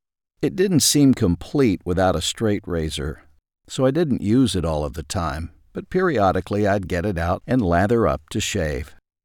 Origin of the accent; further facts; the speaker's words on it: Ashdown, Arkansas, United States; As a child growing up in Ashdown, Arkansas, I would watch them lather up the soap with their brush